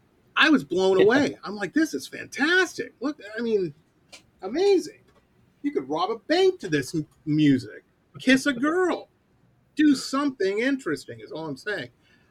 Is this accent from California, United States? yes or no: no; Detroit, Michigan, United States; I grew up in Detroit. It wouldn't happen there either.